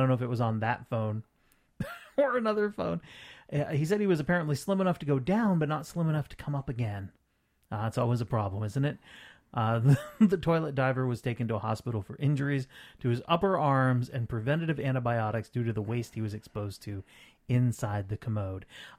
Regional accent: Barton, Vermont, United States; Meanwhile, in my hometown of Barton, Vermont, population, I think, 700 at this point

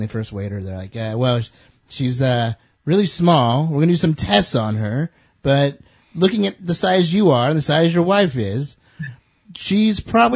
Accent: California, United States; Like, I'll celebrate my being a Californian, and my daughter's Californian-ness.

